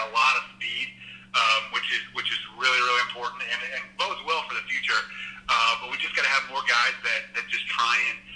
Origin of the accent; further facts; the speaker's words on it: Ohio, United States; And I grew up in Ohio, and my entire family is Buckeyes fans, and I hate Ohio State.